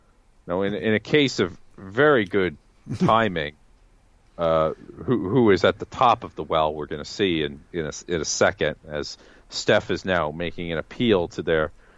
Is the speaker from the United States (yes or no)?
yes; Woburn, Massachusetts, United States; or the fact that I grew up in Woburn and we had poisoned wells that led to that movie, A Civil Action